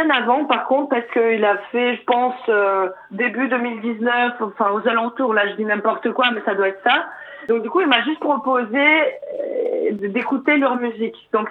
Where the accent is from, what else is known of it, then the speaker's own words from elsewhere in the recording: Siberia, Russia; now in France; moi, je suis venue en France en 2014 ou 2015, je me souviens pas. Donc, et sinon, avant, je viens de la Sibérie, de la Russie.